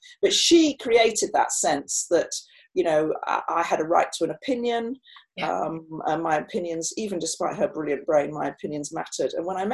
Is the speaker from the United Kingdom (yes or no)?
yes; Midlands, United Kingdom; accent: Midlands; I know I was laughed at for my Midlands accent and what I said.